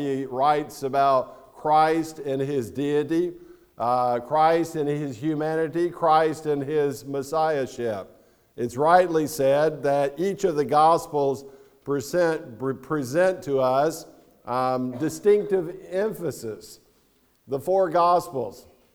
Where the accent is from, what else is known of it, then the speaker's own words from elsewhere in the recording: Florida, United States; I'm from Florida, and it's hot there probably 9 months out of the year, and so this is quite cool weather for me